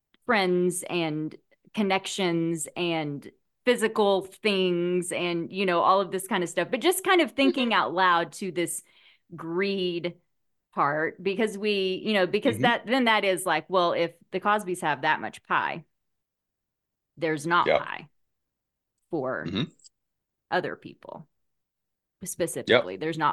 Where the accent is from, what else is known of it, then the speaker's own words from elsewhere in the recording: Oklahoma, United States; But I grew up in Oklahoma, so I'm like, so here, 12 years of school, public school in Oklahoma.